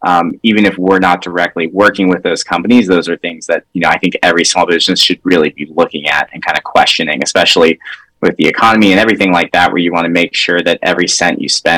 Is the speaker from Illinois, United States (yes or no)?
no; Texas, United States; now in Wisconsin, United States; I'm not originally from Wisconsin, from Texas. spent most of my life there working at various ad agencies, marketing agencies, San Antonio, and then eventually moved to Austin